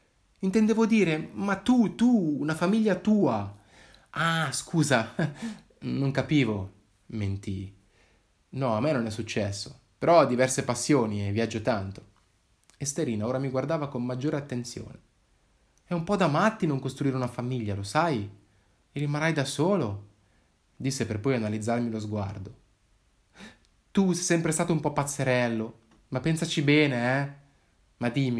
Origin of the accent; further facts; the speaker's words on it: Giubiasco, Ticino, Switzerland; Noi siamo di Giubiasco. Tutta la famiglia è salita in riviera apposta per il funerale.